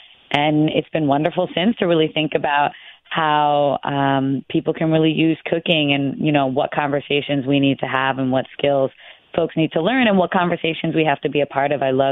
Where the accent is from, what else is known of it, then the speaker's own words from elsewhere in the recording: New York, United States; I was born and raised in New York, but have strong ties and strong connection to the island.